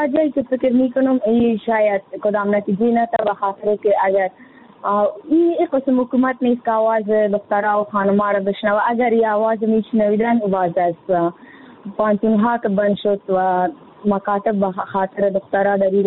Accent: Afghanistan; در جامعه هم ما افغان هستیم

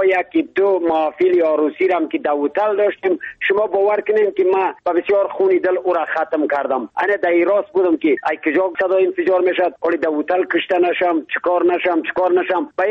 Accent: Badakhshan, Afghanistan; چون خودم پامیری هستم، از پامیر بدخشان افغانستان هستم

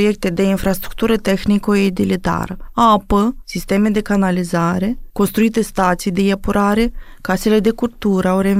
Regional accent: Moldova

